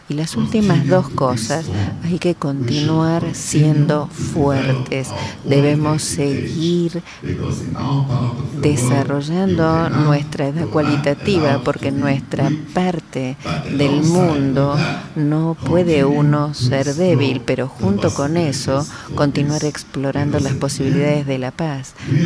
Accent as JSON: {"language": "Spanish", "country": "France", "said": "Y yo vengo de Francia, así que puedo decirle unas cuantas cosas sobre el terrorismo más tarde"}